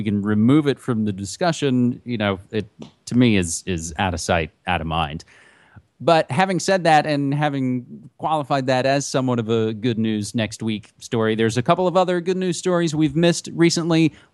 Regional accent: West Virginia, United States; unfortunately number 8 on the list is my home state of West Virginia.

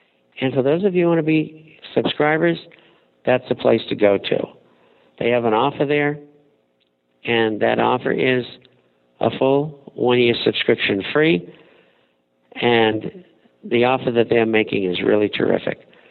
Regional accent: Somerville, Massachusetts, United States; also born or lived in Cambridge; I grew up in Somerville and Cambridge. Where's Harvard? Cambridge. MIT. Tufts University.

